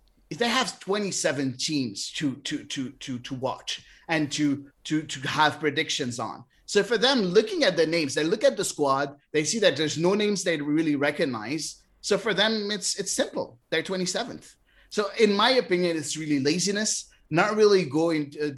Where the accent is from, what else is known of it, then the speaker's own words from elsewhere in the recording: Canada; you want to be the best in Canada. It's our country. Yes, we are playing in the American League, but we are still Canadian.